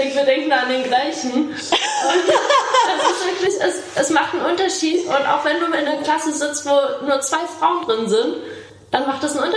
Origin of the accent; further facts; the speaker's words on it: East Germany, Germany; ich bin halt in Ostdeutschland aufgewachsen